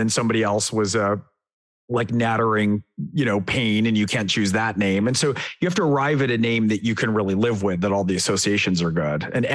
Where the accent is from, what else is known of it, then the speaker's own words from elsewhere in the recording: California, United States; I think that's part of why I grew up in California.